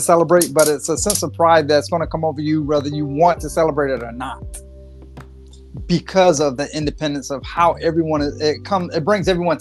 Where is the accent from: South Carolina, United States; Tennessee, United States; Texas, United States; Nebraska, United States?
South Carolina, United States; I grew up in South Carolina, and yes, I've been to quite a few, sir.